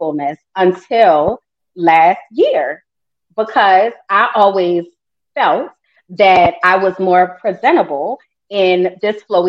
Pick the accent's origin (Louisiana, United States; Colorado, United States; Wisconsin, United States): Louisiana, United States; New Orleans; Then I speak and you might hear my accent because I'm from New Orleans, right?